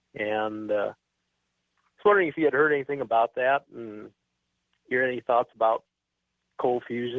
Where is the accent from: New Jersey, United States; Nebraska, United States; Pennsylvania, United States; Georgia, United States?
Nebraska, United States; I'm from Northeast Nebraska.